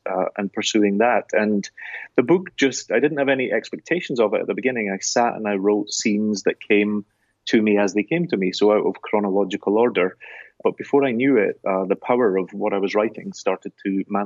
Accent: Scotland, United Kingdom; accent: Scottish; now in New York, United States; You can probably tell I'm a Scotsman by my accent, but for the past 20 years I've lived in New York.

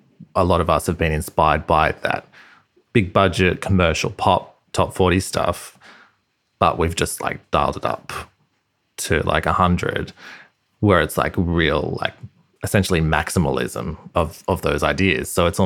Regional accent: Sydney, New South Wales, Australia; I'm a producer from Sydney

